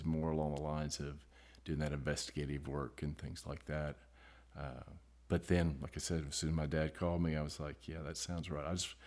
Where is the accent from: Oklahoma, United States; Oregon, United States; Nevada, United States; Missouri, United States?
Oklahoma, United States; Big Cabin; I grew up in a little small town called Big Cabin, Oklahoma. So I graduated with a class of 18 people